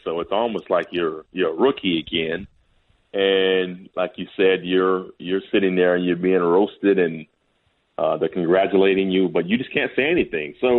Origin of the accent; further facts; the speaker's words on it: San Diego, California, United States; I grew up in San Diego, and I was a huge Chargers fan.